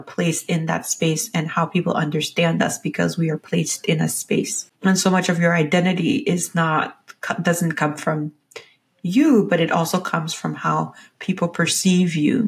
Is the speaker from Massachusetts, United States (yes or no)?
yes; Boston, Massachusetts, United States; I grew up mostly in Boston, and so redlining, man, we see it quite a bit in Boston.